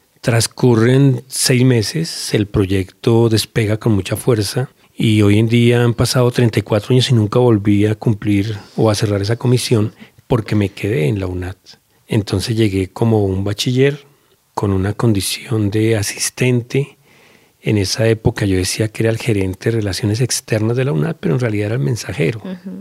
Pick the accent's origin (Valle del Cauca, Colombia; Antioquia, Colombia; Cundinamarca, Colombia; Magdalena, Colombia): Cundinamarca, Colombia; Soacha; colombiano, nacido muy cerca de acá en el municipio de Soacha, la ciudad del sol y de la luna, que me ha forjado como un colombiano